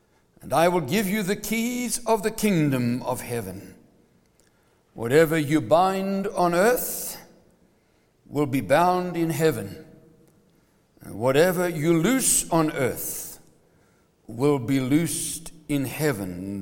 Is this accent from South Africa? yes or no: yes; South Africa; I was born and bred in South Africa.